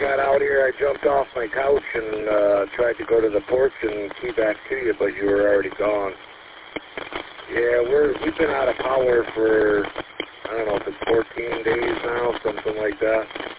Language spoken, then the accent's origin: English; the South, United States; Man, that's a lot of Yankees for being a Southerner.